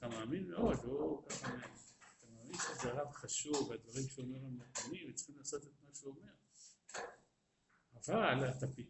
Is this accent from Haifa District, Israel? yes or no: no; Netanya, Central District, Israel; אני גדלתי בנתניה.